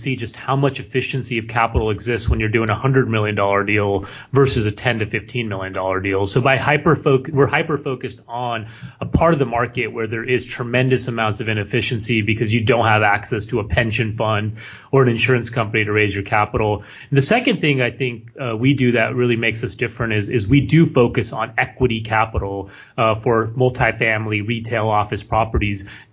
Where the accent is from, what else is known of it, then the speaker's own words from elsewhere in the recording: California, United States; I was buying back in my hometown in the Central Valley, where prices were a lot cheaper